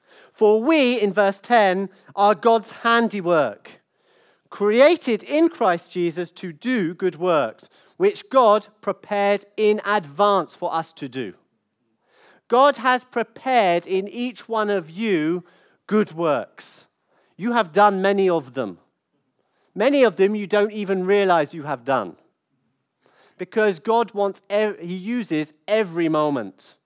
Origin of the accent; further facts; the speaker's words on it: Brighton, South East England, United Kingdom; born there; He was born in Southampton. I was born in Brighton. So we're the same age.